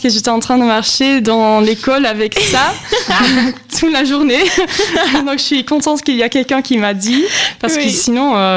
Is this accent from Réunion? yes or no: no; Brussels, Belgium; Je viens de Belgique, de Bruxelles.